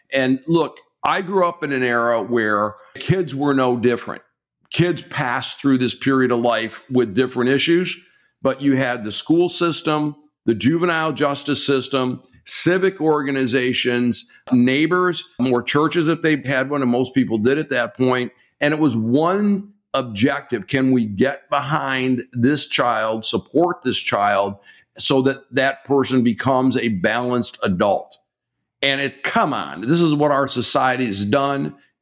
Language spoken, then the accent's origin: English; Michigan, United States; I think I'm a Michigander. I'm also a Michiganian, too. So, and I'm from the Mitten.